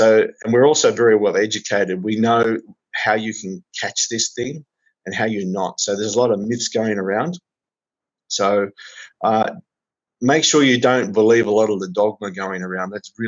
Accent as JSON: {"language": "English", "country": "Australia", "said": "We haven't gone to the extent that Australia has. I can't return to my home country."}